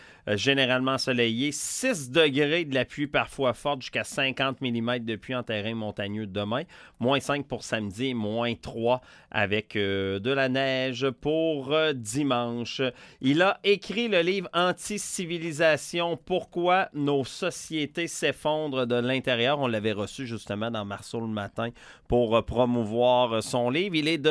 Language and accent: French; Quebec City, Quebec, Canada; Je viens de la Basse-Ville de Québec